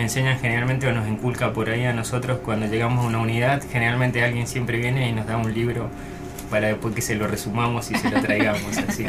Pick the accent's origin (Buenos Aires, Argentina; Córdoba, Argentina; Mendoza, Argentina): Mendoza, Argentina; como buen mendocino